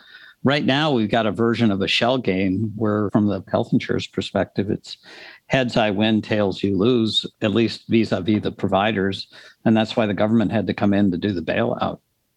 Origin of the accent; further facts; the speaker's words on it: Minnesota, United States; I grew up in Minnesota, so I'm very familiar with the Minnesota-Wisconsin divide.